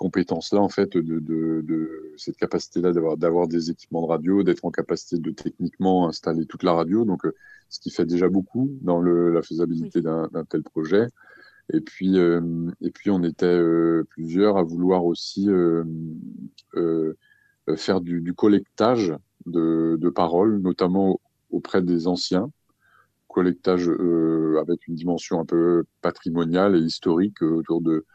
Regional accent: Ogan, France; comme je suis originaire d'Ogan et que c'est la commune où j'ai grandi

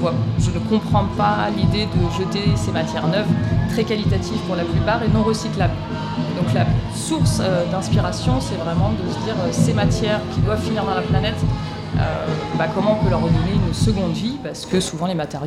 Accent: Auvergne-Rhône-Alpes, France; Je suis issue de la Haute-Savoie, donc le bois était quand même très majoritaire.

